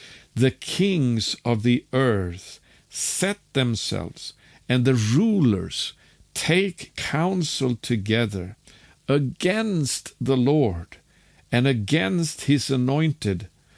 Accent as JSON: {"language": "English", "country": "Sweden"}